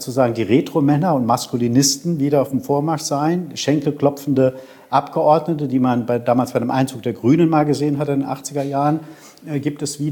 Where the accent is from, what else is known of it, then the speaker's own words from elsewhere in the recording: Saarbrücken, Saarland, Germany; Ich bin aus Saarbrücker sogar, also meine Abgeordnete sozusagen.